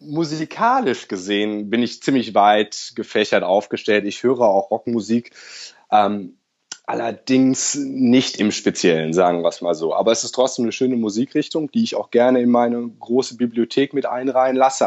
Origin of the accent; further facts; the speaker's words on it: Germany; accent: German; now in Australia; Aber nee, abgelegt habe ich den, glaube ich, nicht, meinen deutschen Akzent.